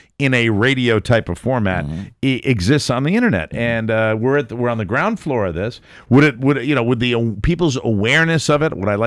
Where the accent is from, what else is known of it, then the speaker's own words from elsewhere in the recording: Hartford, Connecticut, United States; it's an hour and a half from my hometown, Hartford, Connecticut.